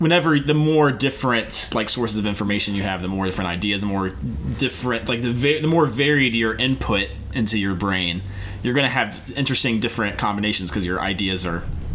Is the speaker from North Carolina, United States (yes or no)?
yes; North Carolina, United States; I went from growing up in North Carolina and went to school out there and then moved straight here from there.